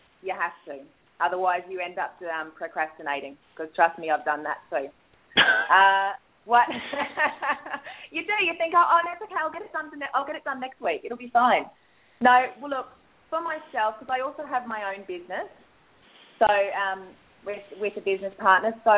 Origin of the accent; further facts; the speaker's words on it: Australia; I'm a country girl originally. I'm as Aussie as they bloody come.